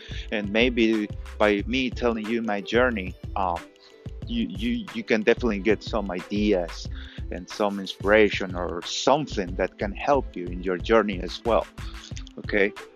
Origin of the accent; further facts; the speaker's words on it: Guatemala; English is a second language; moved away as an adult; now in United States; I am a guy from Guatemala. Currently, I am 39 years old. I'm about to turn 40 next year. I'm an illegal immigrant here in the United States